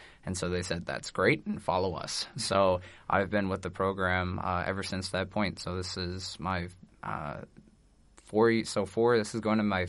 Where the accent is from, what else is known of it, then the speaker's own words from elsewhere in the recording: St. Louis, Missouri, United States; So I am actually from St. Louis, Missouri, and I came to Iowa State because of the people of Iowa.